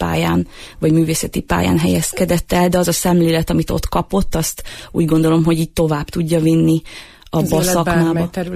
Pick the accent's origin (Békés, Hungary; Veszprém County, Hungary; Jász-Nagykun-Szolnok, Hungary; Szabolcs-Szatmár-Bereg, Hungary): Békés, Hungary; Gyomaendrőd; Én Gyoma Endrődi vagyok.